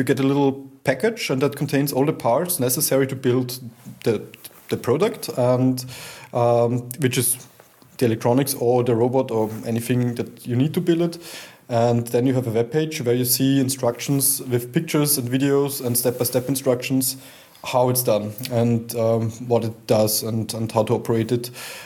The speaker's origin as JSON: {"language": "English", "country": "Austria", "second_language": "English", "said": "I come from Austria."}